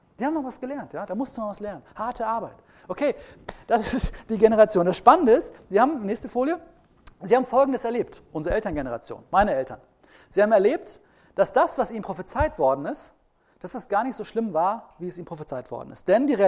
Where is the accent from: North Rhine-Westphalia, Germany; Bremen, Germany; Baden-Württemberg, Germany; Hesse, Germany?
North Rhine-Westphalia, Germany; ich komme aus dem Ruhrgebiet